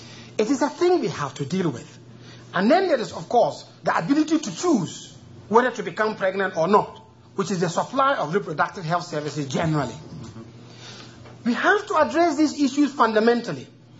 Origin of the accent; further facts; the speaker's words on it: Kenya; I'm coming from Kenya